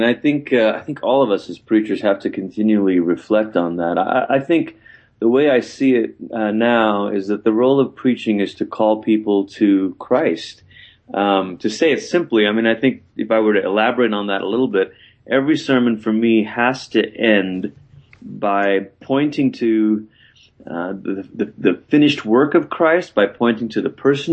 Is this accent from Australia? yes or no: no; Malaysia; I grew up in Malaysia. My mom was from Singapore. My dad was from Malaysia.